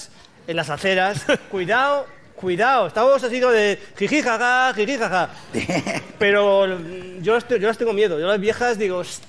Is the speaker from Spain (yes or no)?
yes; Madrid, Community of Madrid, Spain; Yo soy madrileño, en cuanto algo tengo, ¿no?